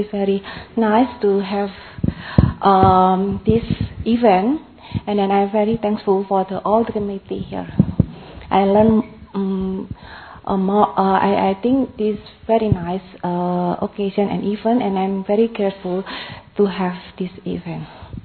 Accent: Indonesia; I come from Indonesia.

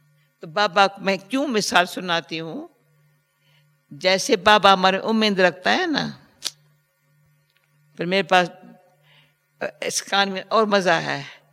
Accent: Gujarat, India; हम गुजराती लोग छाछ पीते हैं ना खाने के साथ साथ

